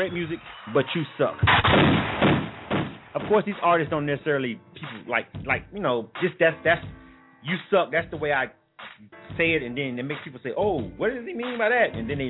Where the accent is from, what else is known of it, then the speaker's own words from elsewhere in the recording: Atlanta, Georgia, United States; Most of them might be from my hometown, because there's not too many people who really know me. From child up in Atlanta, I guess.